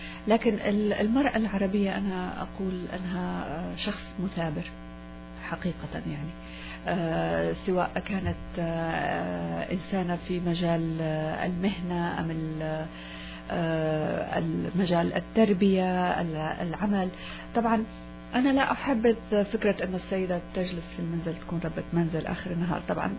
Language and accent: Arabic; Al-Hasakah, Al-Hasakah Governorate, Syria; بسوريا ببلدي الأم. درست من جامعة دمشق الأدب الإنجليزي. طفولتي كانت بالحسكة، مدينة الحسكة